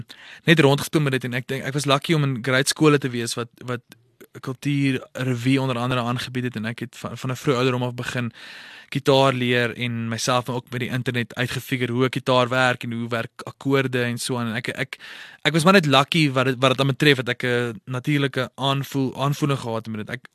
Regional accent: Potchefstroom, North West, South Africa; So ek het groot geword in Potchefstroom, laerskool, hoërskool.

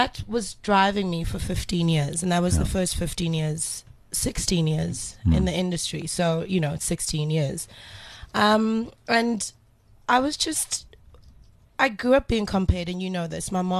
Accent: Grahamstown, Eastern Cape, South Africa; Grahamstown. And my hometown, Grahamstown.

